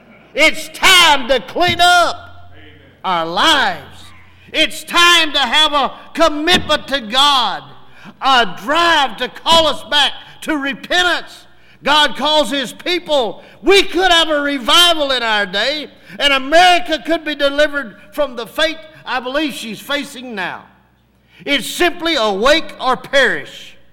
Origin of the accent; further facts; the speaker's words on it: United States; Now, I am an American. I believe that this nation is worth saving.